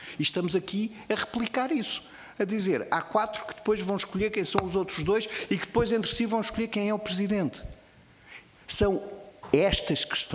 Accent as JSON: {"language": "Portuguese", "country": "Portugal", "said": "Portugal somos nós é que somos portugueses, somos estas pessoas"}